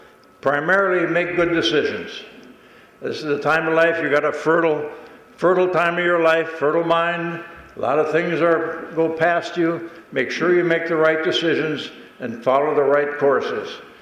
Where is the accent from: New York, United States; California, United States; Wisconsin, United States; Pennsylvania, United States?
Wisconsin, United States; Superior; I'm always proud to say I'm from Superior, Wisconsin.